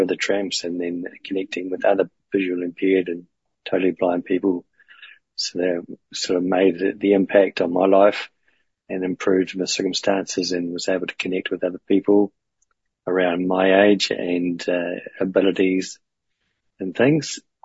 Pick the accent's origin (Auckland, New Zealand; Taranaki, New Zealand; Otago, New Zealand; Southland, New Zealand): Southland, New Zealand; Invercargill; I'm from Invercargill, based down here.